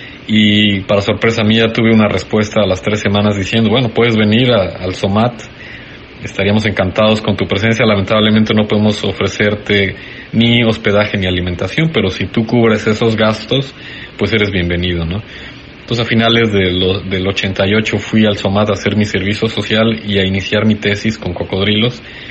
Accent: Mexico; moved away as an adult; Vine desde México a trabajar aquí, entonces quiero desenvolverme, ¿no?

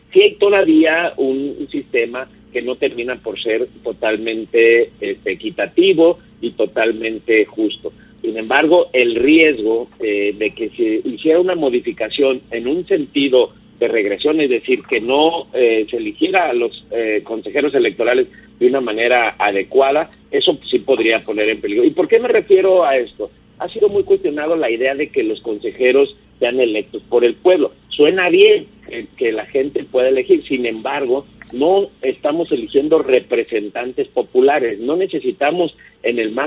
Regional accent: Mexico; este sistema que nos hemos dado como sociedad mexicana

